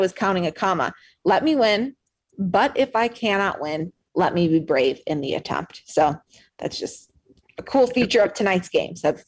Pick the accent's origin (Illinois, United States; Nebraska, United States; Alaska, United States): Illinois, United States; Again, I'm from Illinois, not need to brush up on this Wisconsin jargon